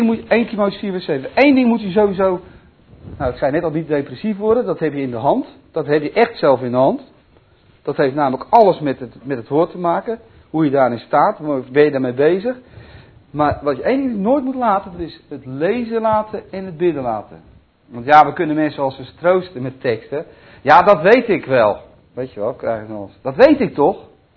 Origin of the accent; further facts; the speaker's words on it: Netherlands; Het moet ook wat, hè, we zijn Hollanders.